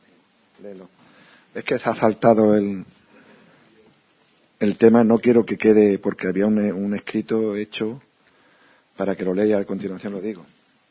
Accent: San Juan del Puerto, Andalusia, Spain; hombre, de San Juan del Puerto, de mi tierra.

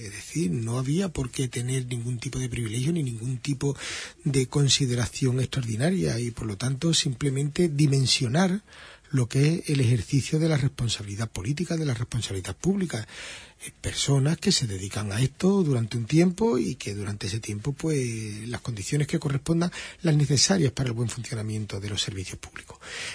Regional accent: Huelva, Andalusia, Spain; somos nosotros los que estamos en Huelva, los que vivimos en Huelva, los que somos de Huelva

